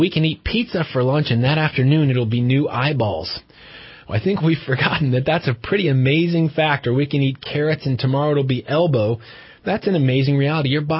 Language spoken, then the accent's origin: English; California, United States; now in Redding, United States; She was raised here. I was raised in the Bay Area. And we moved here about 14 years ago to serve the community.